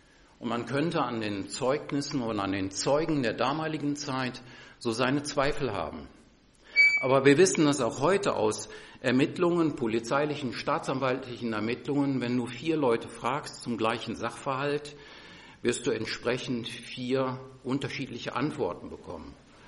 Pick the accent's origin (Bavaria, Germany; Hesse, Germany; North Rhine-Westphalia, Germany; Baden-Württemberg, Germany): North Rhine-Westphalia, Germany; Tönisvorst; Ich komme ja aus Tönnesfors. Das ist, ja, wenn man so sagen will, 30 Autominuten von hier entfernt.